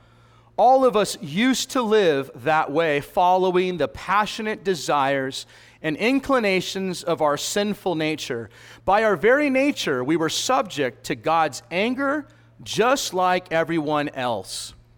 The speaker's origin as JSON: {"language": "English", "region": "Alaska", "country": "United States", "tie": "born or raised there", "said": "oh, you know, probably it's because I grew up in Alaska."}